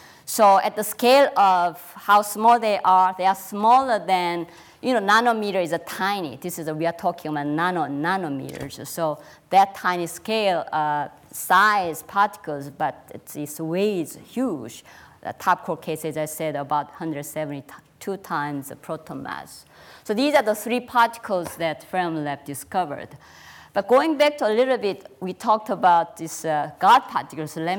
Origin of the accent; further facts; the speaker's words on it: South Korea; moved away as an adult; also born or lived in Seoul; now in United States; I was born in South Korea in a small village with four sisters and one brother, so big family. But anyhow, I grew up at countryside and went to high school and bigger city